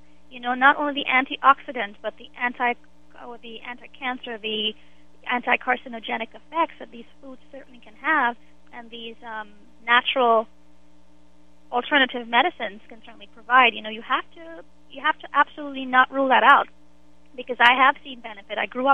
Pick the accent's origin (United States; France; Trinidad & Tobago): Trinidad & Tobago; You know, I'm from Trinidad. We had absolutely everything fresh. We picked our fruits from our backyard.